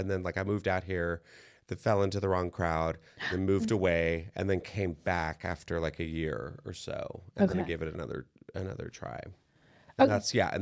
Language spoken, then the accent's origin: English; Texas, United States; I think I talked about like growing up in Texas and watching Spanish soap operas.